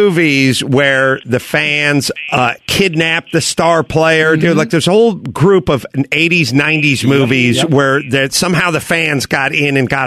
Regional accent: United States; All I remember is, as an American, this is my greatest moment.

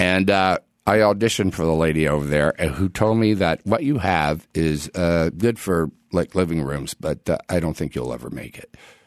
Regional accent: Houston, Texas, United States; I'm from Houston, which was Space City.

